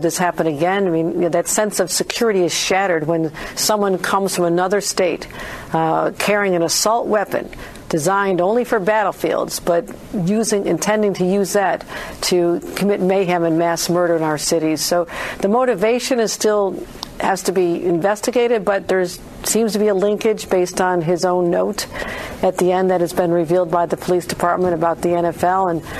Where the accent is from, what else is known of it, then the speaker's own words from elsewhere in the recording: Buffalo, New York, United States; We had this happen in my hometown of Buffalo in 2022.